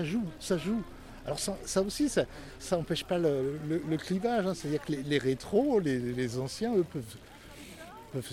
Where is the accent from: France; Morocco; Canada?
France; Provence-Alpes-Côte d'Azur; also born or lived in Ardèche; je viens des Hautes-Alpes, je viens même de l'Ardèche.